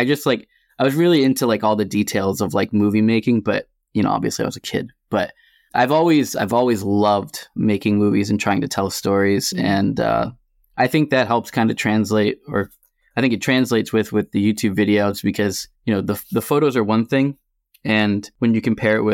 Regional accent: Massachusetts, United States; I am a photographer from Massachusetts.

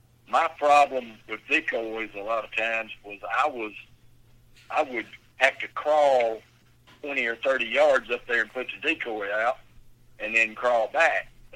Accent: Alabama, United States; born or raised there

